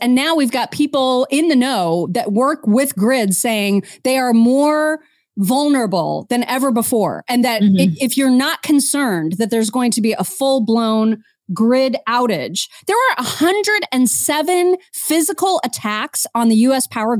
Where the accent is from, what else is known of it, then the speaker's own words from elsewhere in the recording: Indiana, United States; That's my neck of the woods. I grew up in northern Indiana.